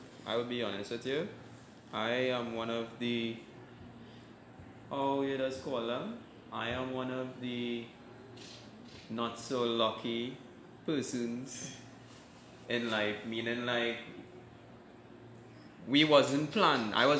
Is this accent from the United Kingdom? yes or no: no; Mayaro, Mayaro–Rio Claro, Trinidad & Tobago; well, we grew up in Mayaro side, right?